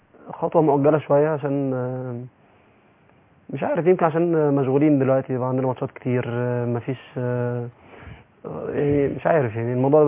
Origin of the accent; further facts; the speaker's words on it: El Mahalla El Kubra, Gharbia, Egypt; انا من المحله زي ما قلت لحضرتك ما كنتش احلم بان اوصل للي انا وصلت له